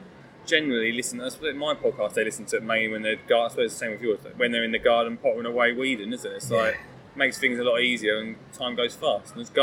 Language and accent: English; East of England, United Kingdom; I am from Essex as well.